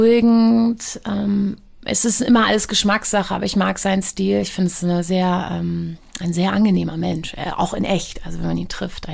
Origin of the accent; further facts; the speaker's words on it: Hamburg, Germany; Ich bin Hamburg. Ich bin ein Hamburger Mädchen. Das ist ja einfach meine Heimat.